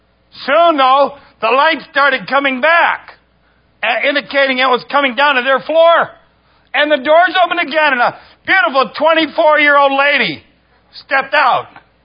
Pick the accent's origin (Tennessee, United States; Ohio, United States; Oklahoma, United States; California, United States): Ohio, United States; Now, when I grew up in Ohio, we called it pop, like Coca-Cola.